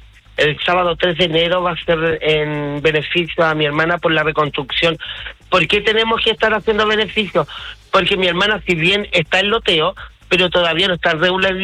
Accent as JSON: {"language": "Spanish", "region": "Valparaíso", "country": "Chile", "said": "Nunca pensé como porteña que la longaniza era de San Carlos."}